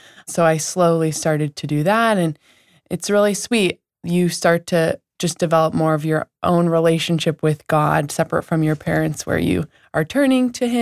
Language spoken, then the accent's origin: English; Wilton, Connecticut, United States; I grew up in Wilton, Connecticut, and both my parents raised me in Christian Science, and I grew up going to Christian Science Sunday School.